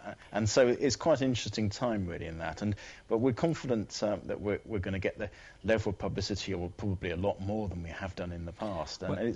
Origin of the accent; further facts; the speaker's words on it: Scunthorpe, Yorkshire and the Humber, United Kingdom; born there; I was born in Scunthorpe, which is not that far away, really.